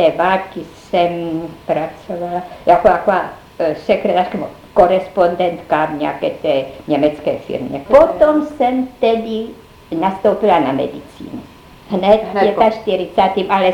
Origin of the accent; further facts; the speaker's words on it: Moravia, Czechia; nejsem Pražačka, ba ani ne Češka. Já jsem z Morav, z malého města. A tam jsem prožila vlastně svůj život až do maturity.